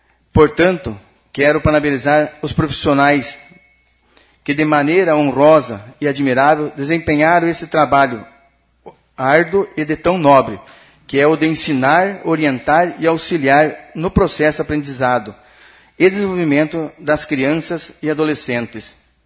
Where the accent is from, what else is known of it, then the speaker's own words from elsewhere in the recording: Corbélia, Paraná, Brazil; sou morador e nasci em Corbélia. Então não sou outro que pouco tempo que estou em Corbélia, mas nasci aqui.